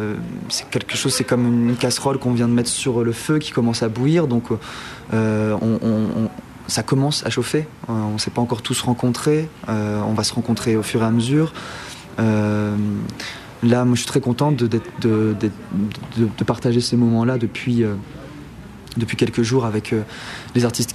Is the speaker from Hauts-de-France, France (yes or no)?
yes; Hauts-de-France, France; j'ai 24 ans. Je suis originaire du Pas-de-Calais, je suis comédien.